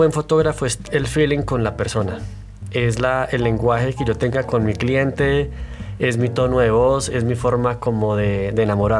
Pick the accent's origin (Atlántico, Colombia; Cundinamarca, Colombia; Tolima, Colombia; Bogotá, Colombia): Bogotá, Colombia; also born or lived in Cúcuta / Canada; Bueno, pues nací en Cúcuta, Colombia. Pues me crié más que todo aquí en Bogotá. Estudié aquí mi carrera profesional, publicidad en la Tadeo. Y después me fui para Canadá a estudiar inglés. Allá estudié fotografía. Me volví ciudadano.